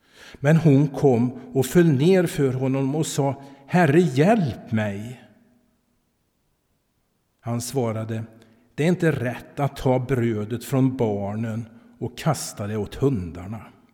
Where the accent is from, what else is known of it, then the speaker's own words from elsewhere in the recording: Lidköping, Västra Götaland County, Sweden; och är ju född och uppvuxen här i Lidköping.